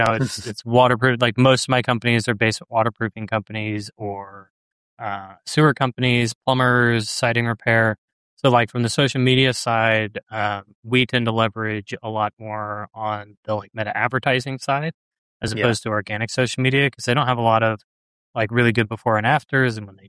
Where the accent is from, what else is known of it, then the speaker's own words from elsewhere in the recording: Missouri, United States; I'm born and raised in Missouri, so a lot of Midwest work.